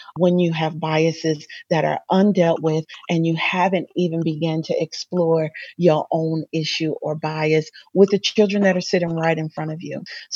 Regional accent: Covert, Michigan, United States; I had the pleasure of growing up in Covert, Michigan, which is a small town, a farmer's town, blueberry farms specifically.

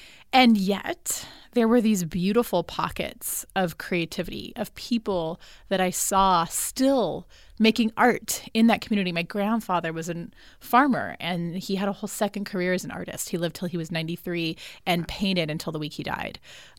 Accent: Brawley, California, United States; I'm from a small farming town called Brawley the Mexico and border in California. So my parents' house is about 60 miles, I think, north of the border. And it was, I'm, you know, fourth generation landowner.

